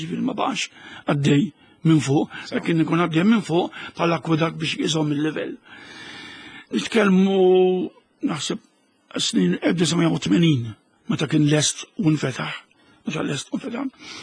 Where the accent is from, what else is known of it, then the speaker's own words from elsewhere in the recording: Marsa, Southern Harbour, Malta; Issa aħna mill-Marsa, ġifieri awtomatikament ġibditna l-Marsa.